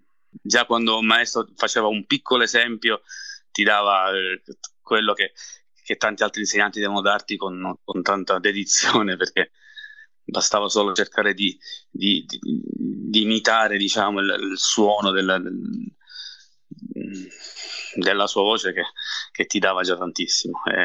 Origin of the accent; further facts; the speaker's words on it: Sicily, Italy; Forse essendo siciliano sento questo, mi sento veramente a casa.